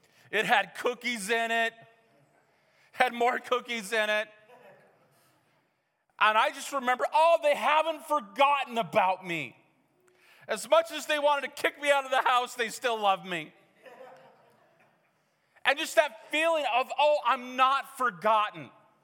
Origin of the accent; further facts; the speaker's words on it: Missoula, Montana, United States; I grew up in Missoula, and I went to Bible college in Ellendale. And all I've ever known my entire childhood is mountains.